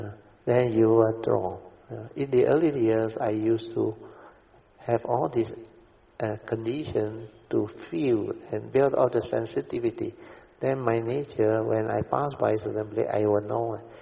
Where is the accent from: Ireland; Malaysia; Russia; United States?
Malaysia; Asked us where we from. After we explained to them. We are for you from Malaysia.